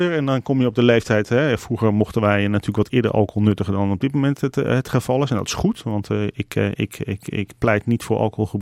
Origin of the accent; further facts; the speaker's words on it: Lelystad, Flevoland, Netherlands; ik ben geboren op het Enkhuizen Zand. En wij zijn heel snel verhuisd naar een andere plek in Lelystad, de Kempenaar.